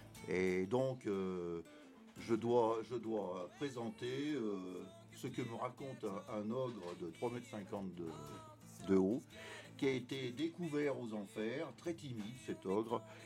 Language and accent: French; Aix-les-Bains, Auvergne-Rhône-Alpes, France; moved away as an adult; Donc, vous quittez la Savoie parce que j'étais d'Aix-les-Bains. Donc, j'ai quitté la Savoie.